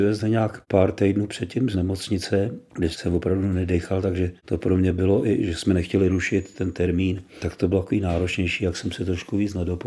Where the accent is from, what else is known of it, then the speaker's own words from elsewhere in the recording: Prague, Czechia; Narodil jsem se tady v Praze a jsem v podstatě Pražan.